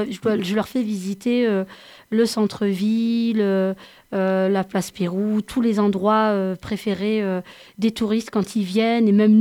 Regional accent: Grenoble, Auvergne-Rhône-Alpes, France; moi je suis originaire de Grenoble

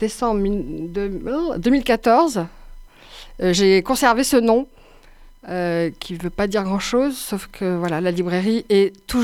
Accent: Bordeaux, Nouvelle-Aquitaine, France; born there; Oui, je suis née à Bordeaux. Mon père était fils de réfugiés républicains.

